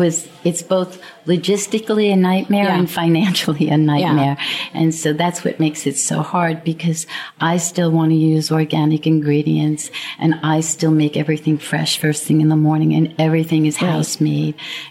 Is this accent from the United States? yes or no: yes; New York, United States; I'm from New York.